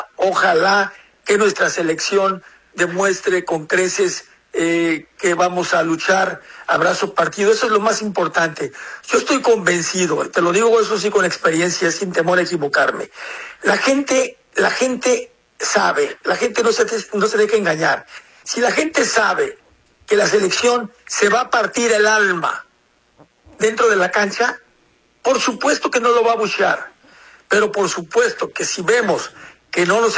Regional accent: Mexico; Somos mexicanos, es nuestro país, es nuestra selección

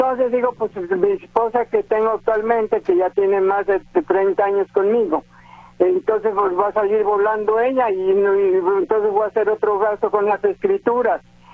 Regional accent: Lagos de Moreno, Jalisco, Mexico; como yo me vine a chambear aquí a Guadalajara, entonces, porque yo soy de Lagos uh-huh. de Moreno.

